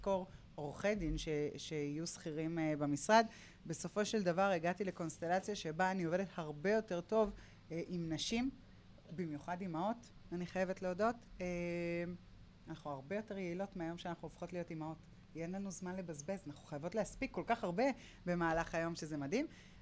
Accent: Tiberias, Northern District, Israel; אני אמנם טבריאנית, אבל השורשים הם עיראקים, חלק מהם

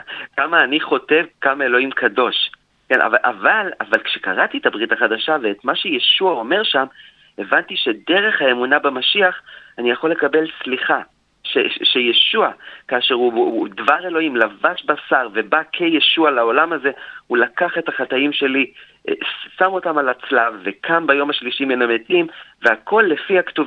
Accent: Malkiya, Northern District, Israel; כבן קיבוץ, כילד שגדל בלינה משותפת בקיבוץ מלכיה.

